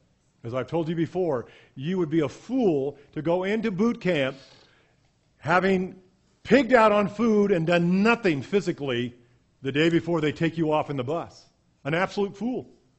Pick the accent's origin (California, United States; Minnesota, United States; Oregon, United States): California, United States; born or raised there